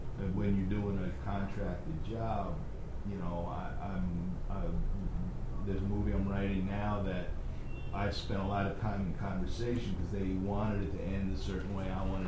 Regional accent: New York, United States; now in Los Angeles, United States; I'm from New York, and when I would go out on a street or on a bus, I would hear a lot of voices.

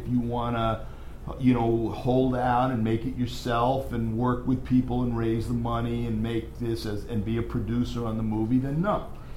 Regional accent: New York, United States; now in Los Angeles, United States; I'm from New York, and when I would go out on a street or on a bus, I would hear a lot of voices.

